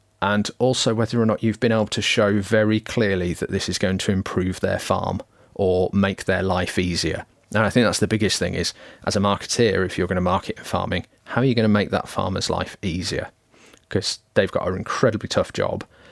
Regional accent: Wolverhampton, West Midlands, United Kingdom; my dad was an engineer and I was brought up in Wolverhampton.

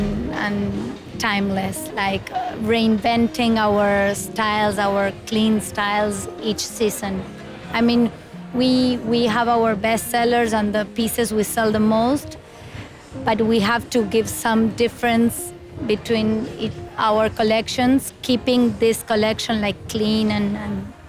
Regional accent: Uruguay; now in Miami, United States; I'm from Uruguay, but I live in Miami now. So I started the brand in Miami.

